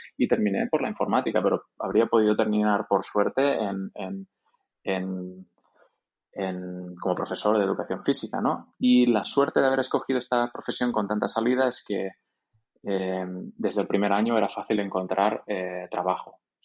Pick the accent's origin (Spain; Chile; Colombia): Spain; Tortosa, Catalonia; A los 25 años decidí bajar a un punto intermedio entre Tortosa, de donde soy yo, y Barcelona, que es en Reus Tarragona